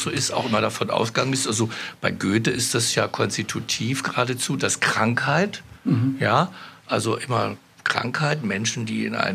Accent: West Germany, Germany; jetzt wir Westdeutschen, also wir sind Westdeutsche, sind aber auch Ostdeutsche unter uns

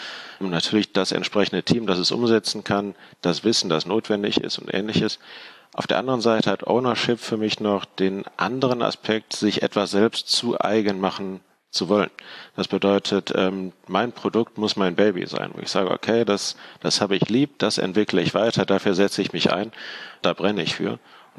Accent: Bonn, North Rhine-Westphalia, Germany; Ich komme ganz bei dir aus der Nähe, aus Bonn.

